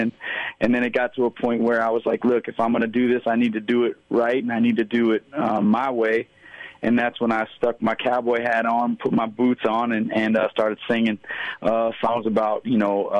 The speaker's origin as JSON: {"language": "English", "town": "New York City", "region": "New York", "country": "United States", "tie": "born or raised there", "also_born_or_lived": "Montana", "said": "I was born in Montana, and my whole family's from there, but we were out in New York City from the beginning of my life"}